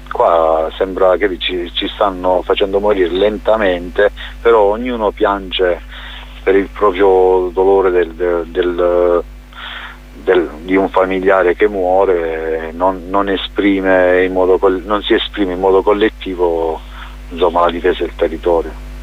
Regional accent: Basilicata, Italy; il mio paese nativo è uno di quei paesi colpiti dall'estrazione petrolifera, e in Basilicata ci sono state diverse manifestazioni

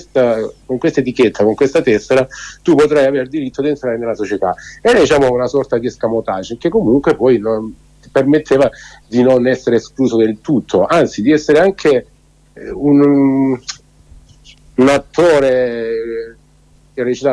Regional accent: Apulia, Italy; te lo dico da salentino adesso

